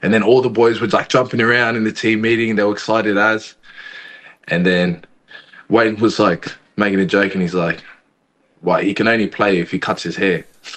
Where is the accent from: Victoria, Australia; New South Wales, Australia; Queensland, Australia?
New South Wales, Australia; Sydney; growing up in Sydney and not having much family around, I wasn't very, like, rooted in my culture on a deep level. Like for my both Tongan and Cook Island side.